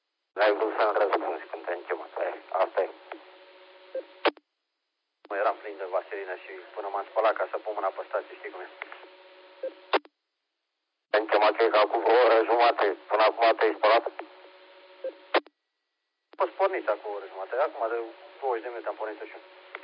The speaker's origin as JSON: {"language": "Romanian", "town": "Câmpulung", "region": "Argeș", "country": "Romania", "said": "eu sunt din Câmpul Musel"}